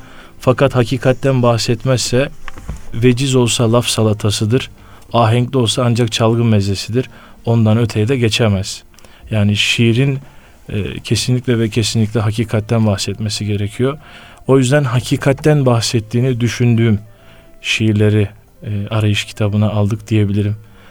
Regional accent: Körfez, Kocaeli, Turkey; also born or lived in Tarsus / Elazığ; 90 yılında Körfez, Kocaeli'de doğdum. Rahmetli babamın mesleğinden dolayı bir müddet, amin cümlemize de, bir müddet Tarsus'ta, sonra Elazığ'da bulundum ve tekrar Kocaeli'ye geldim.

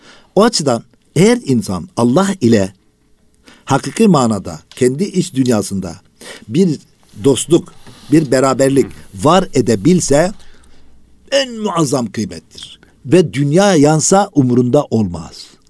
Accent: İslahiye, Gaziantep, Turkey; He, İslahiye.

